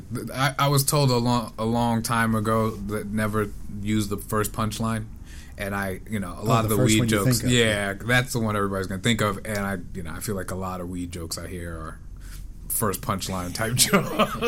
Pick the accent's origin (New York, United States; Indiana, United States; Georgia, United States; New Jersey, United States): New York, United States; Brooklyn; it's going to give me a chance to talk about some of that growing up in Flatbush and what that was like.